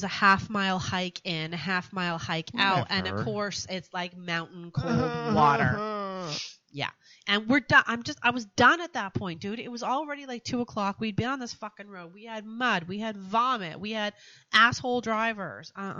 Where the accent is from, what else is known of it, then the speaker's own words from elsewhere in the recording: Canada; we're like, yeah, we're Canadian. This is good.